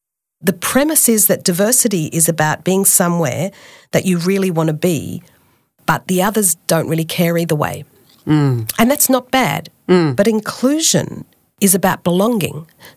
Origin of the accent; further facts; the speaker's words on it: Melbourne, Victoria, Australia; also born or lived in London, England; I grew up in Melbourne, Australia, partly, and for my primary school, I grew up in London, England.